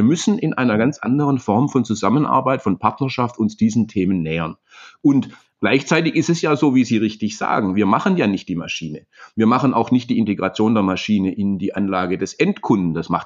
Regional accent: Baden-Württemberg, Germany; Süddeutschland, wo ich herkomme, das hört man meinem Zungenschlag wahrscheinlich an, so zwischen Reutlingen und Crailsheim

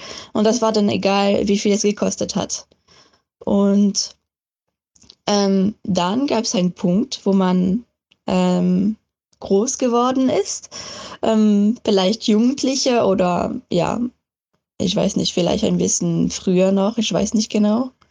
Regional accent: France; now in Germany; ich komme ursprünglich aus Frankreich. Ich bin auch da aufgewachsen.

